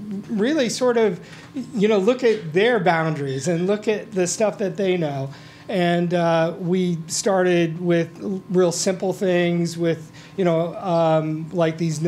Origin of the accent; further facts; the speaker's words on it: New Orleans, Louisiana, United States; so also a chef, born and raised in New Orleans, grew up in like a food world, right?